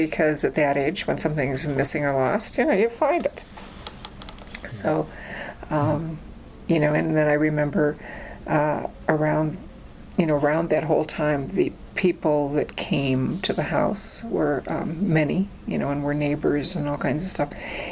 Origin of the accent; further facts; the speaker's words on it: Indiana, United States; born there; also born or lived in Detroit; so I was born in Indiana. Where he was going to school, and he was teaching at Notre Dame as well. And then we moved to Detroit and lived there for a few years